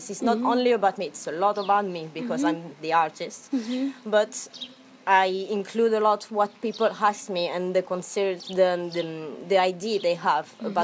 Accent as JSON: {"language": "English", "town": "Paris", "region": "Île-de-France", "country": "France", "second_language": "English", "moved": "yes", "lives_now": "Ibiza, Spain", "said": "and I'm from Paris, and there's 15 years I'm in Ibiza"}